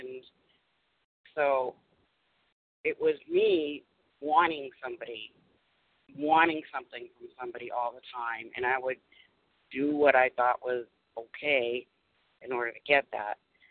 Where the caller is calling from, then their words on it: Massachusetts, United States; I'm calling from Massachusetts.